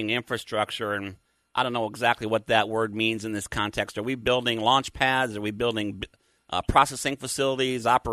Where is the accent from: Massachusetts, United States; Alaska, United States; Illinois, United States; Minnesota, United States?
Minnesota, United States; Well, when I was growing up in Minnesota and watched the launch and mission coverage of Apollo on television